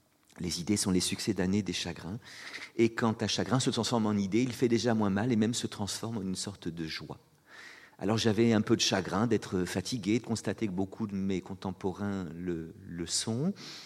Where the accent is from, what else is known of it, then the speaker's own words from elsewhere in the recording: Château-Thierry, Hauts-de-France, France; born there; Je suis né à Château-Thierry comme lui